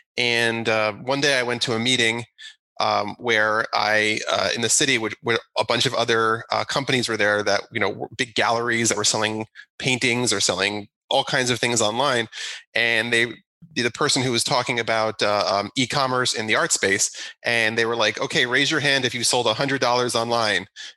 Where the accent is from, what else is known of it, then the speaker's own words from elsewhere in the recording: New Jersey, United States; now in Long Island, United States; So I grew up in New Jersey, and then I moved in with my wife in the city in Manhattan, East Village, for a while.